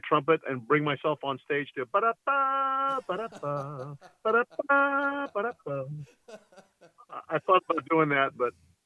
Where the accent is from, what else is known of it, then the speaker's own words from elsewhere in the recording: Arcadia, California, United States; Yeah, I grew up in Arcadia, California.